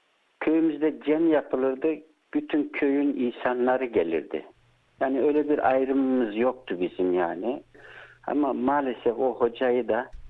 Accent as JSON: {"language": "Turkish", "town": "Göbekören", "region": "Sivas", "country": "Turkey", "moved": "yes", "lives_now": "Australia", "said": "Gürün kazasının Göbekören köyündeyiz."}